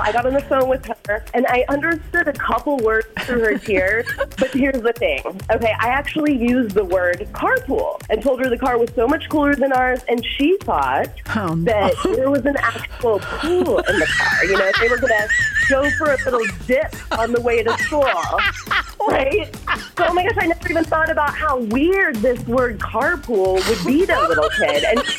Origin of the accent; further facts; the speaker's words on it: Sun Prairie, Wisconsin, United States; I'm from Sun Prairie